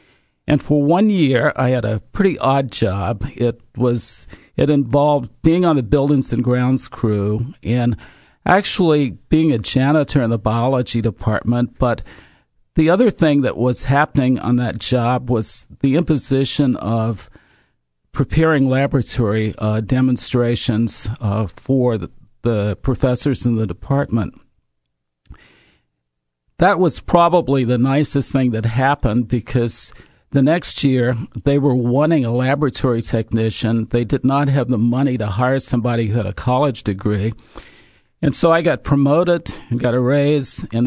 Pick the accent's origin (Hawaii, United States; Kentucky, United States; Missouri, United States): Kentucky, United States; Lexington; born there; Well, I was born in Lexington at a very different time. I'm an old man now. I'm 66 years old. And when I was born in Lexington, it was truly a Jim Crow town.